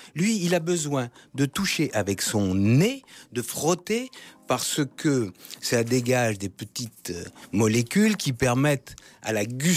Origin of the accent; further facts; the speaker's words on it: Malta; chez nous, à Malte.